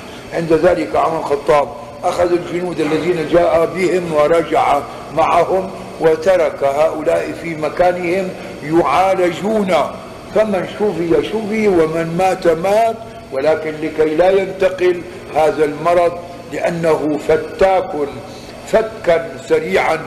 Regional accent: Syria; عندنا في الشام

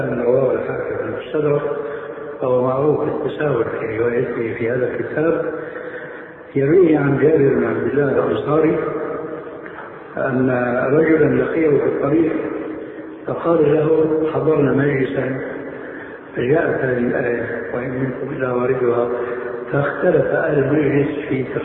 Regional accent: Syria; now in Jordan; ولو أمثل هنا في الأردن وفي عندنا في سوريا

